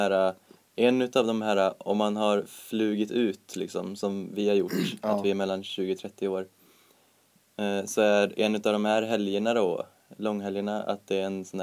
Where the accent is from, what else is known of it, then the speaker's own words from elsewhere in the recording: Västra Götaland County, Sweden; För oss nu nere i Västergötland, där jag kommer ifrån